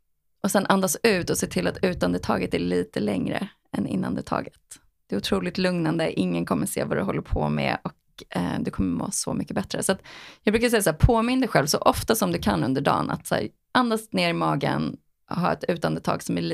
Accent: Stockholm, Stockholm County, Sweden; also born or lived in Shanghai / Los Angeles; jag kommer ju från Stockholm. Har bott i storstäder hela mitt liv. Shanghai, LA, galna städer liksom.

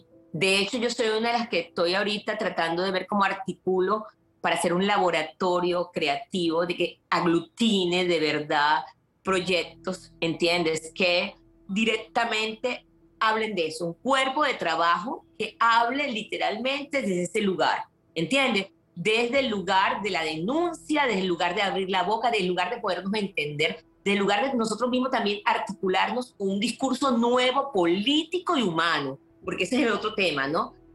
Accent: Venezuela; nosotros estamos como artistas venezolanos para poder hablar de eso.

